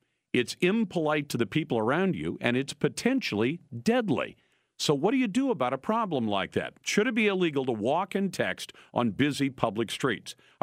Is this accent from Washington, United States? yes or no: yes; Washington, United States; Heck, in my home state of Washington, they just made it illegal to have that phone in your hand